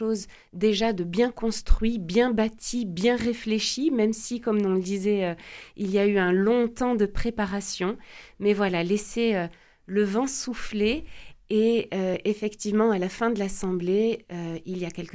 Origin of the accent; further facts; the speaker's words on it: Saint-Gaudens, Occitanie, France; je viens du secteur de Saint-Gaudens